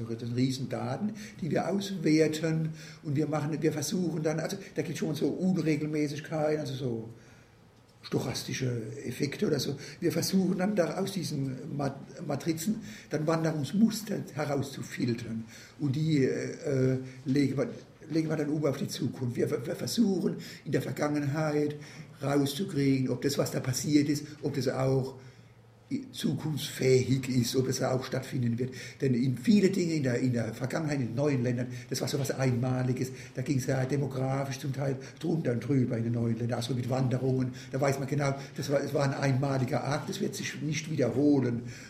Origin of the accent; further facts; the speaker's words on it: Mannheim, Baden-Württemberg, Germany; so wie meine Heimatstadt Mannheim mit Ludwigshafen